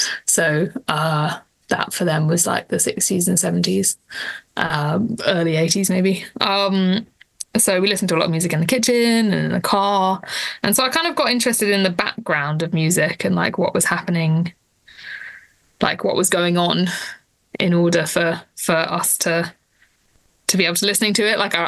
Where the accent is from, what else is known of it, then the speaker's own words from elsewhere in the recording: London, United Kingdom; so I grew up in London.